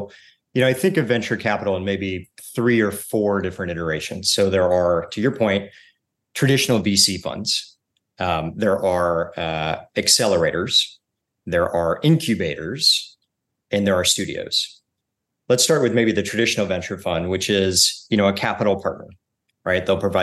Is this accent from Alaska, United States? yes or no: no; Houston, Texas, United States; born there; moved away; also born or lived in Indonesia / North Africa / Middle East; So I was born in Houston, in Texas, meaningful because you're wearing a UT shirt at the moment, and born in Houston, but really lived most of my life abroad.